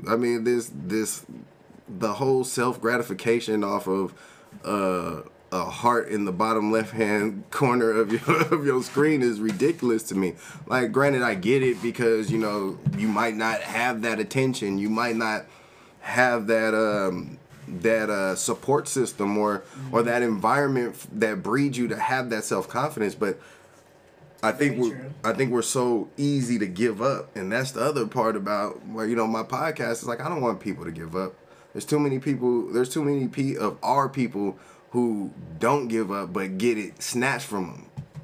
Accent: California, United States; I mean, I come from the Bay.

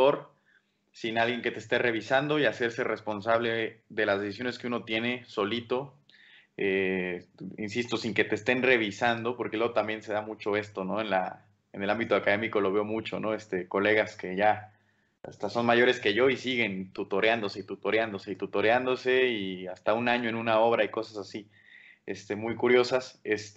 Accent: La Piedad, Michoacán, Mexico; yo soy originario de La Piedad, Michoacán. Ahí comencé a estudiar piano a los 5 años de edad

